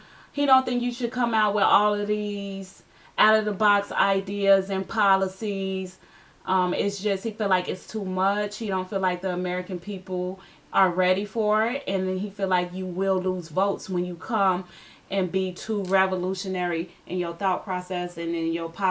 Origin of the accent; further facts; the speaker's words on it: Israel; I'm from Israel, so people be like, are you Israeli? Yeah, I'm, my nationality.